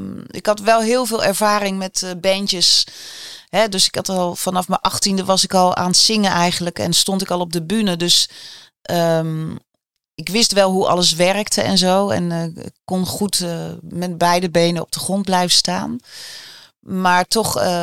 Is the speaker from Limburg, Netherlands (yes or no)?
yes; Limburg, Netherlands; also born or lived in Scheveningen / North Brabant; Ik ben geboren in Scheveningen, Leidschendam, toen naar Brabant en toen naar Limburg.